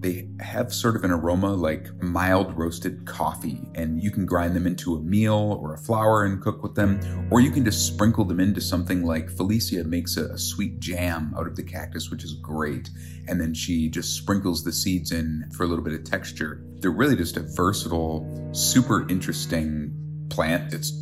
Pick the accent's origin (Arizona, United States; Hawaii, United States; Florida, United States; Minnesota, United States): Minnesota, United States; now in Wisconsin, United States; I'm a chef from Minnesota. Now I live in Wisconsin.